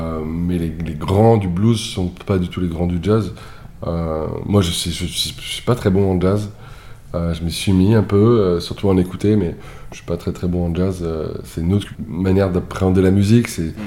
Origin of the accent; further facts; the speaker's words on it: France; Et ils ont des bluesmen là-bas, donc ça, en tant que Français, c'est un peu compliqué.